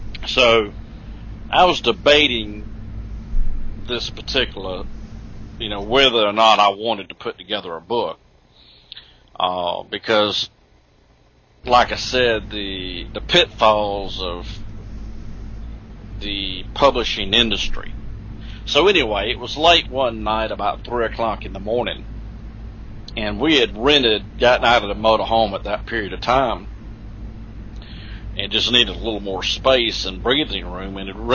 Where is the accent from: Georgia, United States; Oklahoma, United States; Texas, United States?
Georgia, United States; I wasn't used to North Carolinian winter. I grew up in Georgia, and the most snow we ever saw, you could wipe away with your finger.